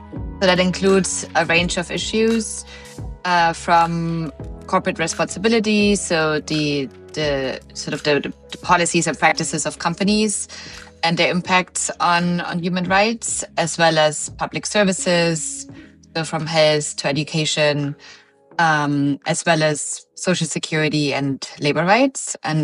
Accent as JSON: {"language": "English", "country": "Germany", "tie": "born or raised there", "also_born_or_lived": "Nigeria", "said": "I grew up in Germany. And I then spent, as a teenager, some time in Nigeria, where my father was teaching"}